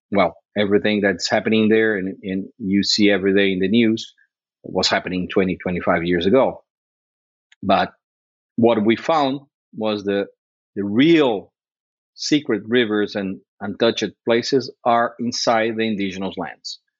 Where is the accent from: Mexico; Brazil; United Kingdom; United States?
Brazil; I'm born and raised in Brazil, grew up fly fishing in the jungle.